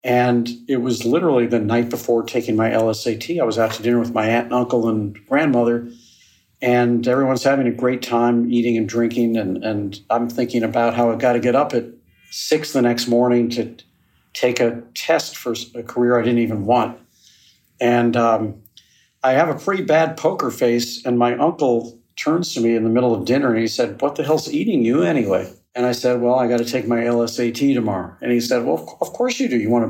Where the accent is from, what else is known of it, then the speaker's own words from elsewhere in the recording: St. Louis, Missouri, United States; St. Louis, Missouri. 50-yard line of the United States of America